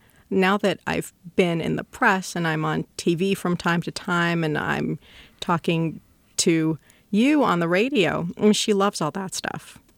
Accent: Iran; because in my home country of Iran, if you're out in public, you cannot unveil.

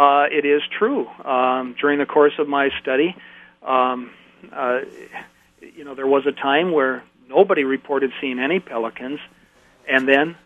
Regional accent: Shawano, Wisconsin, United States; when I was growing up in the Shawano area, and I have a cottage there yet

